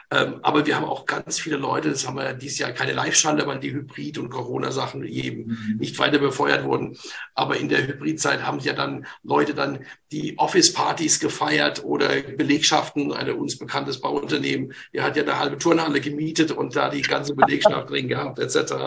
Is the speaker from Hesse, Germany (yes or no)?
yes; Frankfurt, Hesse, Germany; now in Cologne, Germany; ich komme ja auch aus Frankfurt